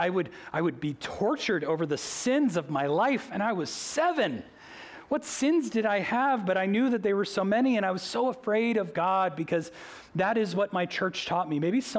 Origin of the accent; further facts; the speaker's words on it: Boston, Massachusetts, United States; The thing about my childhood, growing up in Boston, we lived in this small, like, beach town.